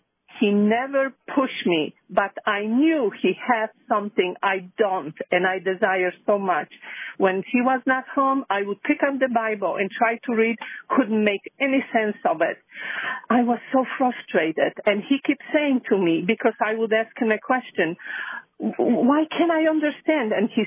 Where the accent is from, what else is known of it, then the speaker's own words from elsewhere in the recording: Poland; moved away as an adult; now in United States; I came in 1974 from Poland, and I was a Catholic. I came as an exchange student.